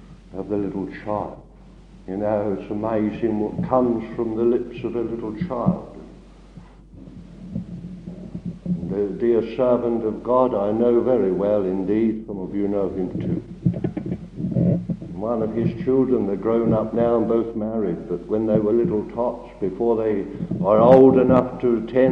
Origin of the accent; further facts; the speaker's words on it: London, United Kingdom; I'm not a countryman, I'm a Londoner